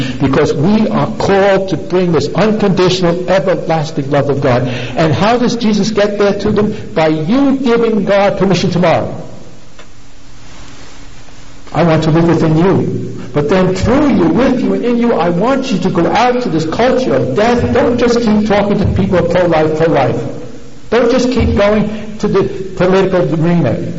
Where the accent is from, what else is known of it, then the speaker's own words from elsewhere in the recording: New York City, New York, United States; when people realize I come from New York City, they ask me, at 9/11, where were you?